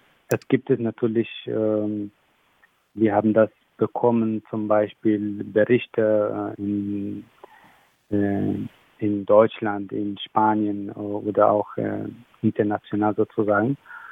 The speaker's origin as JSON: {"language": "German", "country": "Western Sahara", "second_language": "German", "lives_now": "Germany", "said": "ich komme aus der Westsahara"}